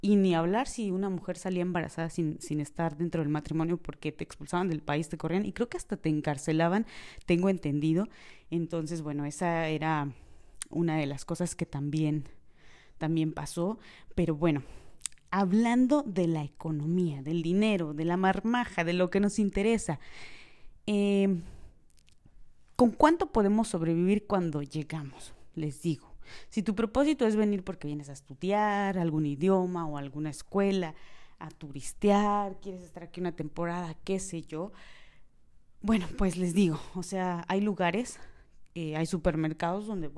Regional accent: Mexico; now in Dubai, United Arab Emirates; me pueden encontrar como mexicana en Dubái

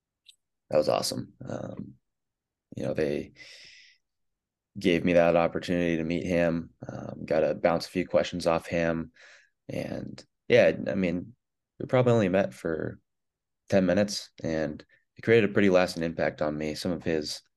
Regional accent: Seattle, Washington, United States; So I grew up in Seattle, pretty much right in the city.

